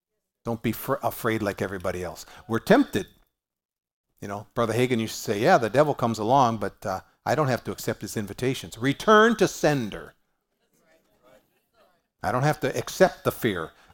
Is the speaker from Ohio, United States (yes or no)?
yes; Cleveland, Ohio, United States; I come from Cleveland. I gave up on the Browns about 40 years ago.